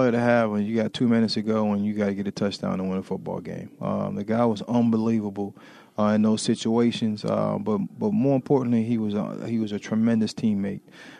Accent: Hempstead, New York, United States; I grew up in Hempstead, New York, right where the New York Jets practice.

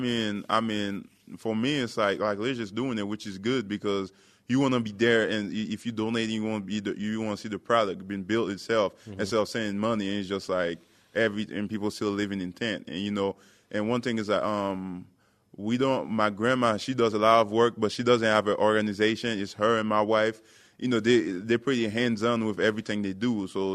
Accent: Port-au-Prince, Ouest, Haiti; I mean, I was born and raised in Port-au-Prince.

